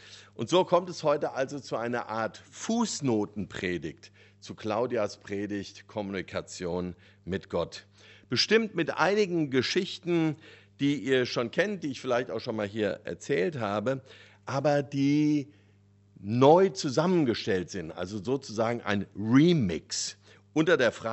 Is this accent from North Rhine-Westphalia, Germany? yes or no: no; Frankfurt, Hesse, Germany; Der zweite Anlass, natürlich festlich gekleidet zu sein heute, ist für mich als Frankfurter, weil wir den Pokal geholt haben.